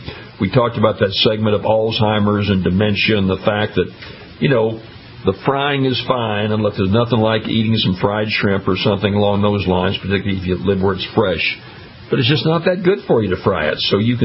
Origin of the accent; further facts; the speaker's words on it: Kansas City, Missouri, United States; When I was living in Kansas City, Missouri, I was born in Kansas City, and my family and I lived at 39th and Main, for you listeners up there in the Kansas City area.